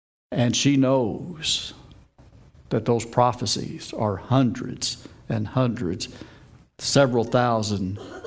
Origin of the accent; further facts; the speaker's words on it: Kentucky, United States; And I'm from Kentucky, so you all know what I think about your all's Indiana's educational system.